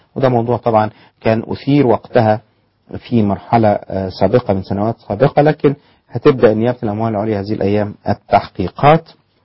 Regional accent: Damietta, Damietta Governorate, Egypt; وانتوا عارفين أن أنا دمياطي

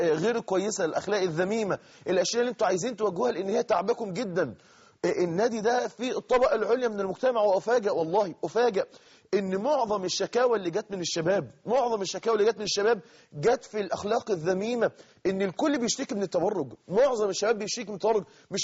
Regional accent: Mansoura, Dakahlia, Egypt; كنت في نادي هو من أكبر النوادي عندنا في المنصورة

